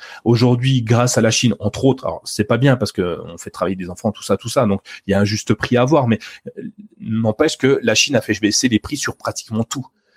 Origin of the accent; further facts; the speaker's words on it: France; Si je suis français, en l'occurrence, c'est le cas